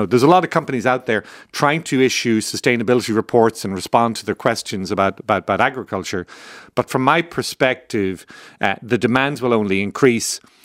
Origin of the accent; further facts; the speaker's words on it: Ireland; now in United States; And in reality, even in my lifetime, before I emigrated from Ireland, the cost of food just has dropped tremendously.